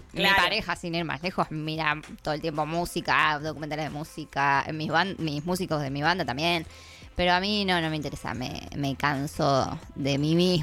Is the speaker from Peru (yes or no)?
no; La Plata, Buenos Aires Province, Argentina; cada vez que ellas hablan de Los Ángeles y nombran su lugar de pertenencia, yo siento que hablan de La Plata